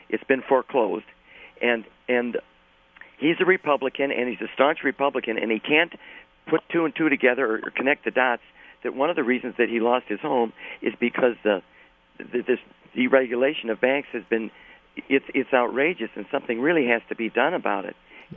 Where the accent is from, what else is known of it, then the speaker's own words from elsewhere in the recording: Virginia, United States; Good morning. I grew up in Virginia. It's a beautiful state next to Wisconsin.